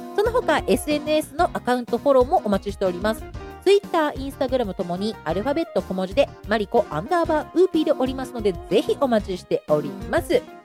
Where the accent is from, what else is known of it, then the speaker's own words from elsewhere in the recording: Saitama, Japan; 地元の埼玉のコミュニティ FM でもパーソナリティをやることができたんです。